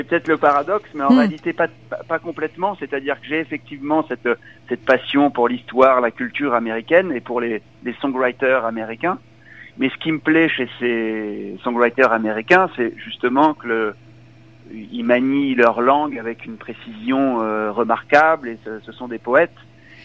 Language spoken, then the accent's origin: French; France; Et oui, je suis français